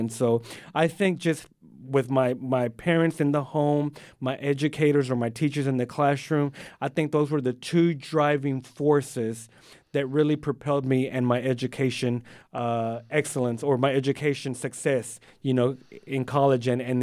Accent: Waco, Texas, United States; English is a second language; So, you know, I am originally from Waco, Texas. I grew up in Waco, South Waco to be exact, first-generation American. Growing up here, I remember starting school and not knowing any English whatsoever.

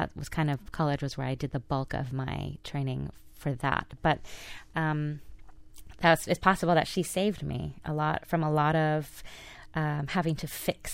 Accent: Pasadena, California, United States; I was about 10 years old growing up in Pasadena, California, and I was involved in the Los Angeles Children's Chorus

